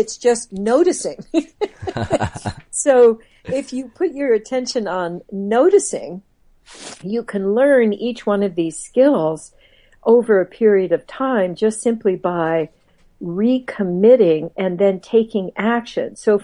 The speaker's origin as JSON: {"language": "English", "region": "Midwest", "country": "United States", "tie": "born or raised there", "said": "I came from, I grew up, did a lot of my growing up in the Midwest"}